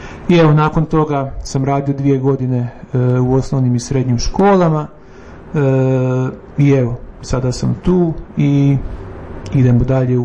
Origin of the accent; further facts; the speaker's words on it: Gundinci, Brod-Posavina County, Croatia; trenutno imam 28 godina. Dolazim iz Gundinaca, to je također selo u Brodsko-posavskoj županiji, na krajnjem istoku te županije.